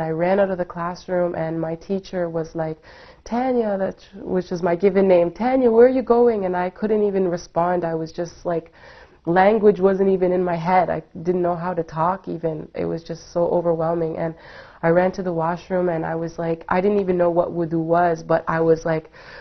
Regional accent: Canada; I'm Canadian. I only know my mother's side, you know.

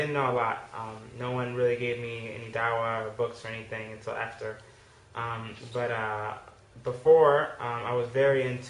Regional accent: Columbia, Maryland, United States; also born or lived in Detroit, Michigan; So me and my family moved to Columbia, Maryland, which is kind of like the suburbs, when I was about 3 or 4.

